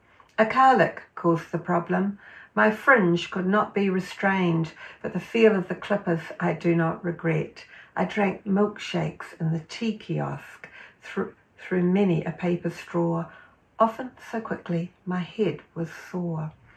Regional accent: Richmond, Tasman, New Zealand; I was born in Richmond, Nelson. I grew up there in the 50s and 60s, grew up in Waverley Street, born in Hillcrest Hospital at the top of Waverley Street.

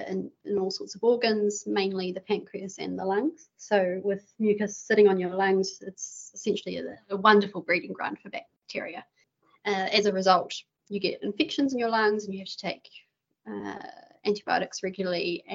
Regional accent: Papakura, Auckland, New Zealand; So I'm from Auckland. I grew up in Papakura, so South Auckland.

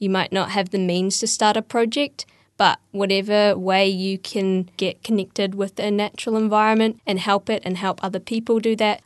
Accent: New Zealand; I guess growing up in Aotearoa, most people get to go outside a little bit at least, and I've been quite fortunate being able to explore lots of different places in New Zealand.

